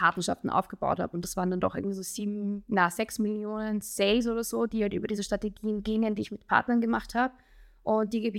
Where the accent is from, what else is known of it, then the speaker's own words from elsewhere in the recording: Austria; das ist bei uns in Österreich Tradition